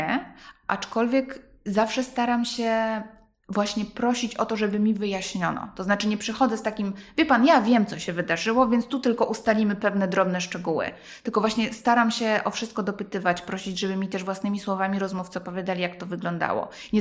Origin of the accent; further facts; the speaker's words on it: Recovered Territories, Poland; byłam pewna, że skoro ja przecież pochodzę z tak zwanych ziem odzyskanych